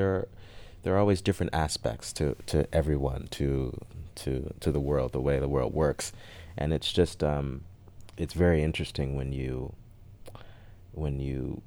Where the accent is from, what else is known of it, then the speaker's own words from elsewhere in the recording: Chicago, Illinois, United States; being Black in America, in Chicago, growing up in Chicago, and when did I grow up here? The early 90s, I suppose.